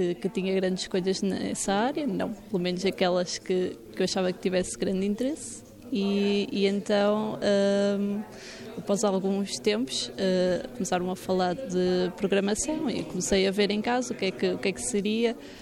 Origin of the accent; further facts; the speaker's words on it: Porto, Portugal; estive na Universidade do Porto, sou de Porto